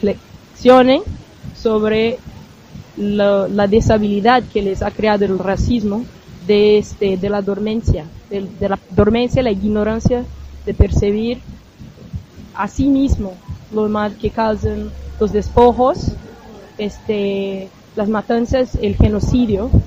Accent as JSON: {"language": "Spanish", "country": "Brazil", "said": "soy de Brasil. Hago parte del colectivo feminista afrobrasileño en la ciudad de Río, colectivo Madalena Anastasia."}